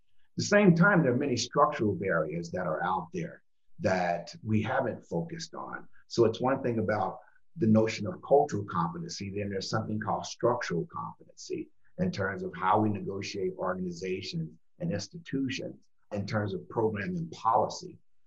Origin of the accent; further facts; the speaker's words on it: United States; born there; I am a racist, because I was born in America